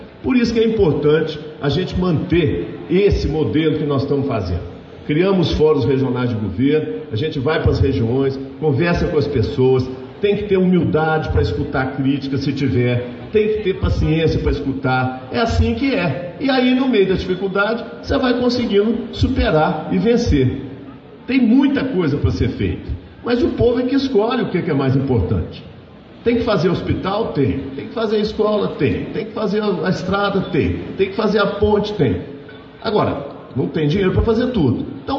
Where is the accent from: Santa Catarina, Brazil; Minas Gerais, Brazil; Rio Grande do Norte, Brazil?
Minas Gerais, Brazil; Governador passa, mas eu sou mineiro, eu tenho orgulho do meu estado.